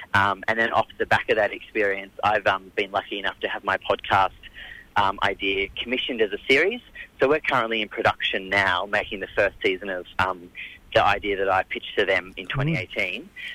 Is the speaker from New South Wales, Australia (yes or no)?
yes; Narromine, New South Wales, Australia; also born or lived in Baradine; now in Melbourne, Australia; I'm from Gamilaroi country out near Barradine, but I grew up in Narromine, which is Wiradjuri country, and now I live down in Melbourne on Wurundjeri country.